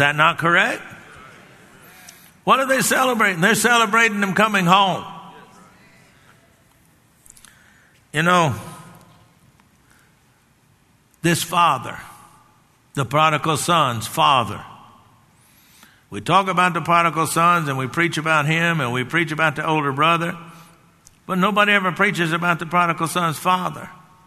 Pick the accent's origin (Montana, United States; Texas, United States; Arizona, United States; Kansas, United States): Texas, United States; because I come from Texas and those farmhouses had big porches, and my grandfather had one.